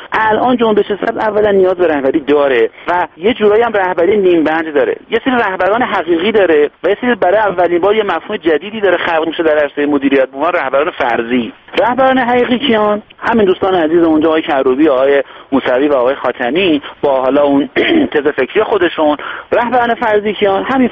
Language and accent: Persian; Iran; بنده امروز به عنوان یک ایرانی که مهندس صنایع هستم، دانشجو رشته حقوق هم هستم